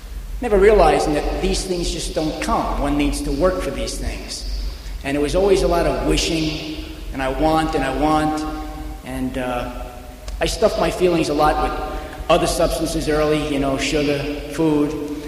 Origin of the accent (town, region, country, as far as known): Glendale, New York, United States; born there